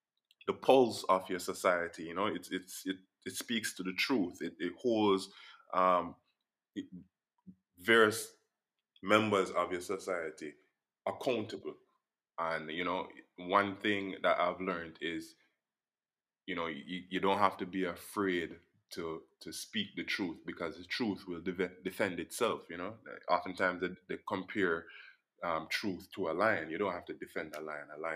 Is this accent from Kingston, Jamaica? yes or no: no; Spanish Town, Saint Catherine, Jamaica; I'm from Spanish Town, Jamaica.